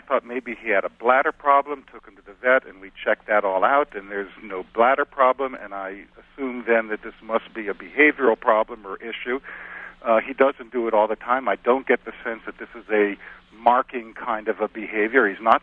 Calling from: Midway, Kentucky, United States; from Midway, Kentucky.

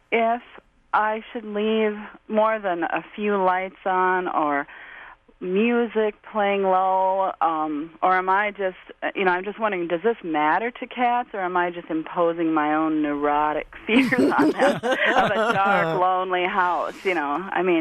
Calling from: Duluth, Minnesota, United States; from Duluth, Minnesota.

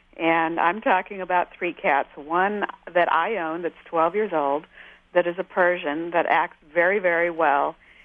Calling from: Bethesda, Maryland, United States; from Bethesda, Maryland, and I have a question about cats.

